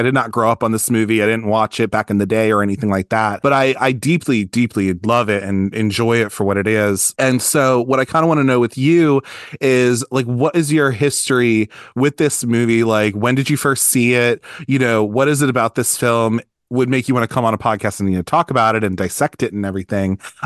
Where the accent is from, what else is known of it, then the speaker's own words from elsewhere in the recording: Baltimore, Maryland, United States; I'm from Baltimore.